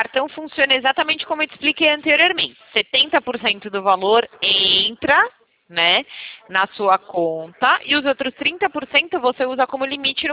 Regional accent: São Paulo, Brazil; born there; now in Limeira, Brazil; Eu moro em Limeira, mas eu sou nascida em São Paulo. Eu trabalho aqui em Limeira.

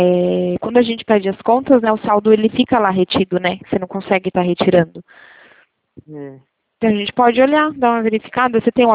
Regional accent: Bragança Paulista, São Paulo, Brazil; Sou da cidade de Bragança Paulista, interior de São Paulo.

